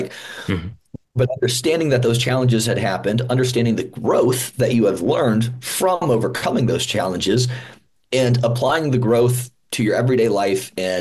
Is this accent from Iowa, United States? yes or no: yes; Iowa, United States; Because I was a kid, and I'm from Iowa. We don't have this isn't a farm state, right? We have farmers and insurance there